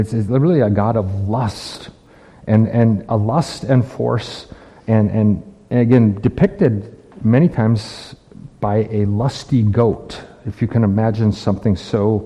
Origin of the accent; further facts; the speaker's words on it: Midwest, United States; Now, again, because I'm from the Midwest, I pronounce it funny.